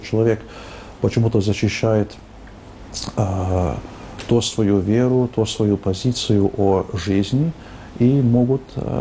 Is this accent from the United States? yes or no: yes; United States; Я помню, когда я рос в Америке, в 70-х годах